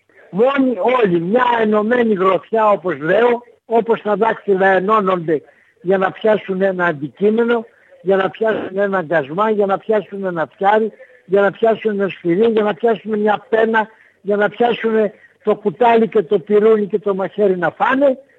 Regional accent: South Aegean, Greece; πολλοί Αυστραλοί έρχονται και στο χωριό μου και το βλέπουνε

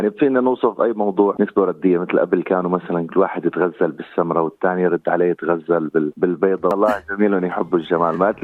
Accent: Syria; من سوريا الحبيبة، من ضيعة اسم الحيري، سكان دمشق.

